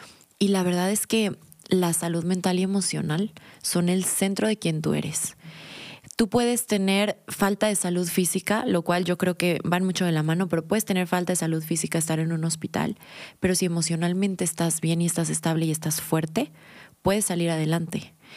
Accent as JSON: {"language": "Spanish", "town": "Guadalajara", "region": "Jalisco", "country": "Mexico", "said": "Yo soy de Guadalajara, una ciudad donde la familia es lo más importante, así como en todo México"}